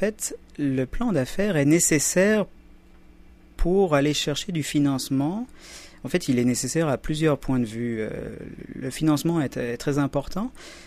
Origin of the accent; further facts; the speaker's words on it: Switzerland; Je parle de mon cas particulier. Je viens de la Suisse. La Suisse est un pays où il y a beaucoup d'argent.